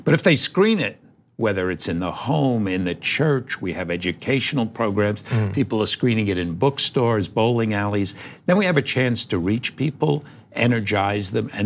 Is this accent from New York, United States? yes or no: yes; New York, United States; I'm a New Yorker. I'm cynical by birth and upbringing.